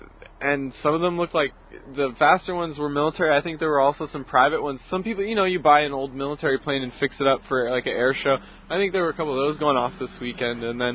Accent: Washington, United States; I grew up around SeaTac, which is a commercial airport

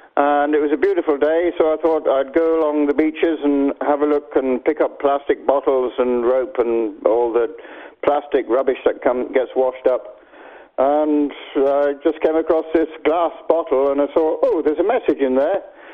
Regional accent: Ireland; born or raised there; also born or lived in London

